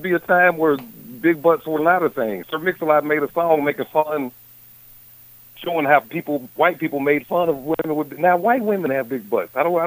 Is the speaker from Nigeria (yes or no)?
no; the South, United States; I'm from the South. I feel like that's something that a man should do.